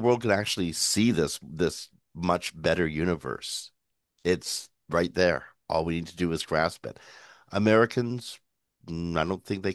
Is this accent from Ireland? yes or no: no; Canada; my experience growing up in Canada